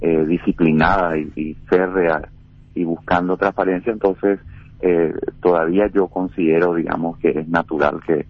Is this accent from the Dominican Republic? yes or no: no; Paraguay; como ciudadano paraguayo